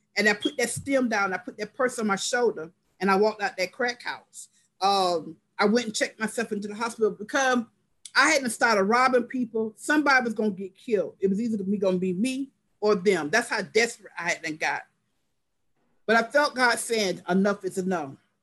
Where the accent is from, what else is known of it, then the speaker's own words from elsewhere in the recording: Florida, United States; I'm originally from Florida.